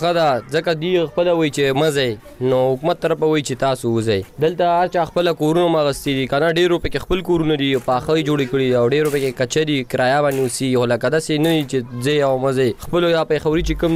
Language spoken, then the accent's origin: Pashto; Nangarhar, Afghanistan; now in Pakistan; موږ ته پته ولای چې موږ افغانان یو